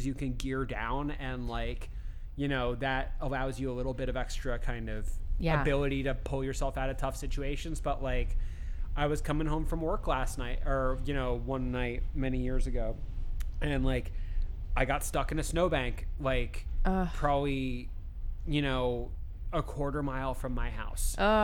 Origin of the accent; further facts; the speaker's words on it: Connecticut, United States; The one near where I grew up in Connecticut had a...